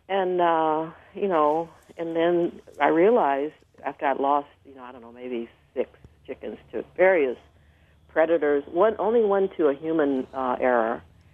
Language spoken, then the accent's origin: English; Georgia, United States; I'm actually from Georgia, but I went to Mississippi because if I had gone to Georgia, my parents would have freaked out.